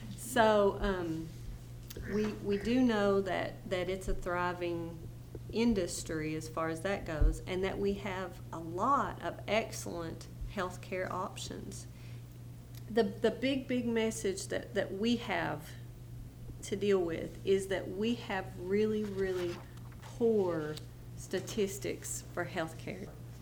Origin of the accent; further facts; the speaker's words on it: Blackey, Kentucky, United States; I'm from Blackie. I live in Hazard now